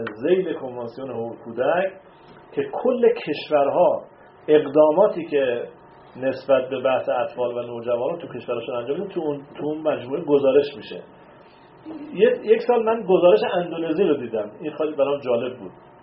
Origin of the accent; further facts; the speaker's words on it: Isfahan, Iran; من اصفهانی